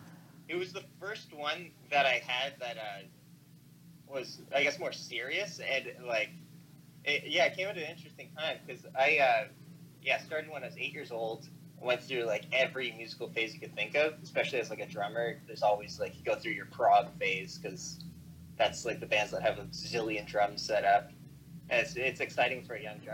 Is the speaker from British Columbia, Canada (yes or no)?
no; Ottawa, Ontario, Canada; now in Toronto, Canada; I moved from Ottawa down to Toronto specifically for that school, because it has such an amazing jazz program.